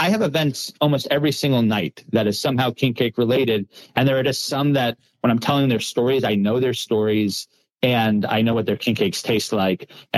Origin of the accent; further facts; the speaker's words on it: Long Island, New York, United States; I'm from Long Island originally. And so while I'm Jewish, my family, I think we thought we were Italian.